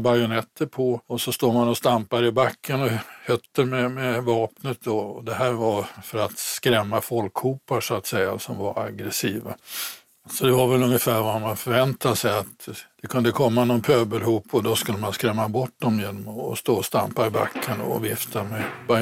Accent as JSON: {"language": "Swedish", "town": "Stockholm", "region": "Stockholm County", "country": "Sweden", "said": "i och med att jag kom från Stockholm."}